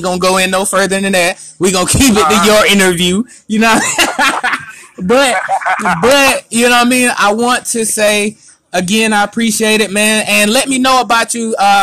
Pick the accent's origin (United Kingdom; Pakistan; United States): United States; North Carolina; I'm from Harnett County, baby.